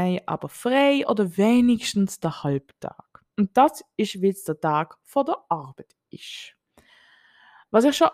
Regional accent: Basel, Basel-Stadt, Switzerland; Ich bin in Basel und Umgebung aufgewachsen.

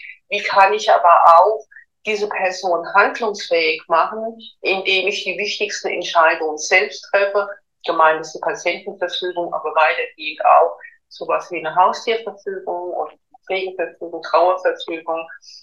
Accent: Bad König, Hesse, Germany; Ja, mein Weg ist jetzt in Bad Nauheim gelandet. Das ist kein Zufall, aber ich komme aus dem Odenwald und auch aus Bad König.

